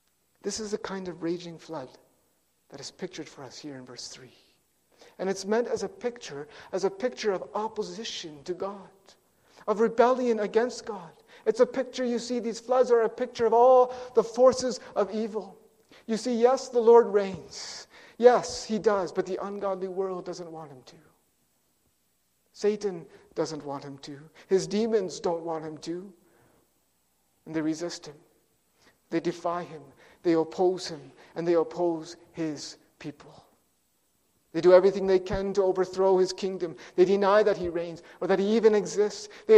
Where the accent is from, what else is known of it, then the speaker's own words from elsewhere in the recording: British Columbia, Canada; I grew up in the Fraser Valley in BC there